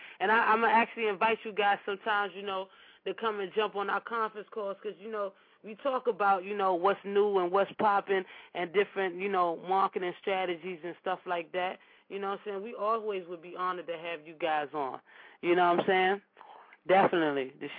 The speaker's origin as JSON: {"language": "English", "town": "Queens", "region": "New York", "country": "United States", "lives_now": "Washington metropolitan area, United States", "said": "I'm from Queens, New York, but I live in the DMV in the D.C., Maryland, Virginia area right now."}